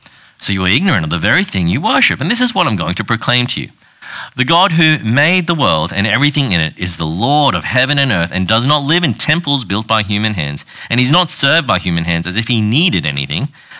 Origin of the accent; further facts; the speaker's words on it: Australia; I'm an Australian. I was born in Australia, grew up in Australia. I know the Australian culture.